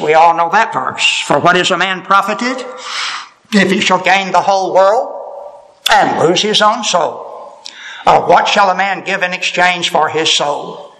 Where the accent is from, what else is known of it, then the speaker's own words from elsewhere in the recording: Florida, United States; I grew up in South Florida, and I remember in the newspaper down in Miami